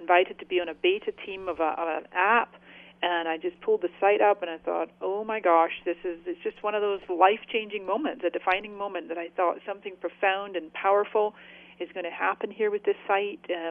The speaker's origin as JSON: {"language": "English", "region": "Scotland", "country": "United Kingdom", "said": "I'm Scottish. I've got frugal Scottish genes."}